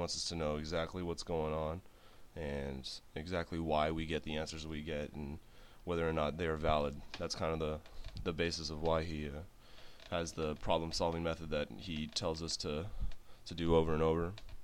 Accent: San Diego, California, United States; So I'm from San Diego. I've lived here all my life.

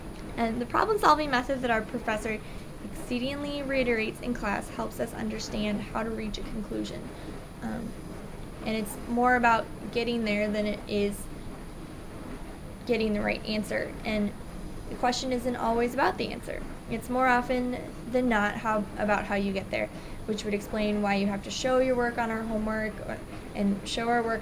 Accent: New Orleans, Louisiana, United States; I am from New Orleans, Louisiana, and I've gone to 3 different universities since I started college in the fall of 2004.

